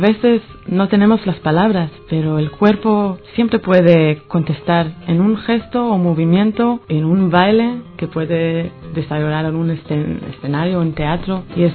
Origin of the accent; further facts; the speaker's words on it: Israel; Spanish is a second language; La gente le costaba de creerme que no soy gitana y no soy española. Y soy de Israel, de la Tierra Santa, ¿no?